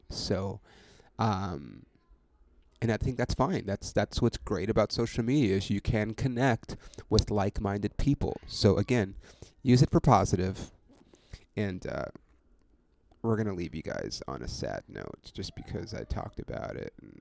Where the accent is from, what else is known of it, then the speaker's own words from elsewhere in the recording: Ontario, California, United States; Ontario, California. It's about 40 minutes outside of LA without traffic, Wednesday, April 24th. It's my hometown.